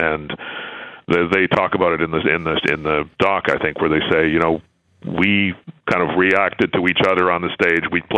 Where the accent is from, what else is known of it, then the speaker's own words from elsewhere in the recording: Canada; I'm a Canadian and we got some stuff wrong.